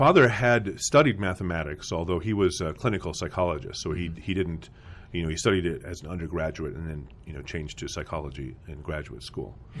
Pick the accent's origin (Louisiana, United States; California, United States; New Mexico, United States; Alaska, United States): New Mexico, United States; Albuquerque; Albuquerque, New Mexico.